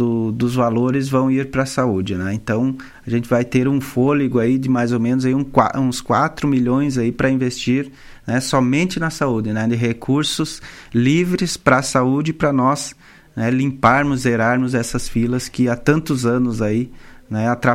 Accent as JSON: {"language": "Portuguese", "town": "Vacaria", "region": "Rio Grande do Sul", "country": "Brazil", "said": "quando nós chegamos lá, entramos num gabinete e falamos que somos de Vacaria, né?"}